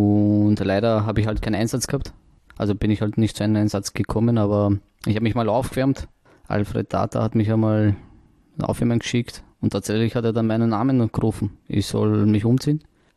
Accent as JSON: {"language": "German", "region": "Vienna", "country": "Austria", "tie": "born or raised there", "said": "Dann bin ich zu Hierstetten gekommen, also umgesiedelt. Da hat es dann begonnen, eigentlich mein ganzes Leben dort aufzubauen. Meine ganze Kindheit habe ich sozusagen im 22. Verbracht."}